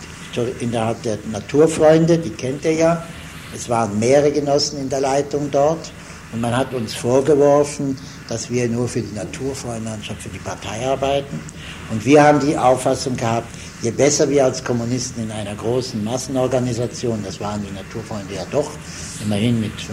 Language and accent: German; Switzerland; als Schweizer Jude und Kommunist